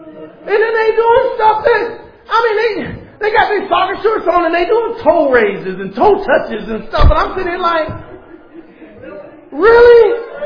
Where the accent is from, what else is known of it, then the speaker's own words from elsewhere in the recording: Youngstown, Ohio, United States; I remember a church in Youngstown. Because I'm from Youngstown. Ain't no secrets in Youngstown.